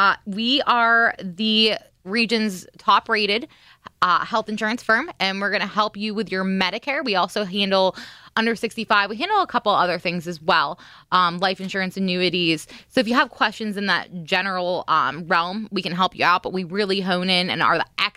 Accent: Murrysville, Pennsylvania, United States; I grew up in Murraysville, and I always, when you drive into Murraysville, there's the gateway to Westmoreland County

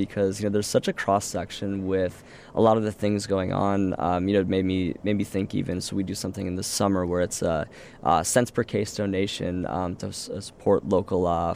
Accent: St. Louis, Missouri, United States; Yeah, so my personal story, I do have family here in Chicago, also in Michigan, and I actually grew up in St. Louis.

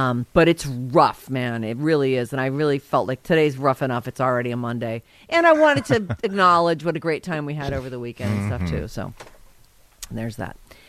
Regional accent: Irvine, California, United States; also born or lived in San Diego; Like Vinny, I grew up in Irvine and San Diego

